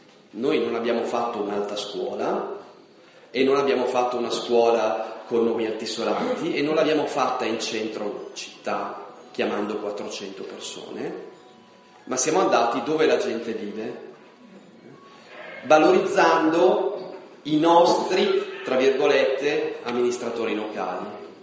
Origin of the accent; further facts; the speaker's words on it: Milan, Lombardy, Italy; Io vengo dall'Alto Milanese, o meglio, io sono un cittadino milanese, ma emigrato, espulso, sono dei 270.000 espulsi, giovani coppie espulse dalla città negli ultimi 20 anni